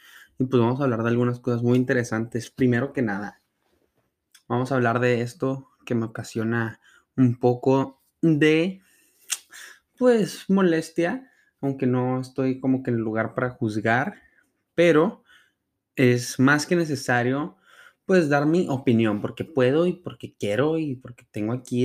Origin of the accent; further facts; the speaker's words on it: Ciudad Juárez, Chihuahua, Mexico; de por lo menos de donde yo soy, de Ciudad Juárez, hay mucha gente vendiéndolos